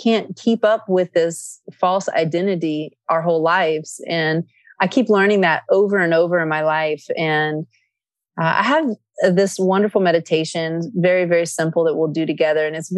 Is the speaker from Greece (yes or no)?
yes; Athens, Attica, Greece; I grew up in Greece. I was born in Athens, Greece, and my father being North African descent, mainly Egyptian and of the Berber tribe, and my mother being Greek from the island of Crete.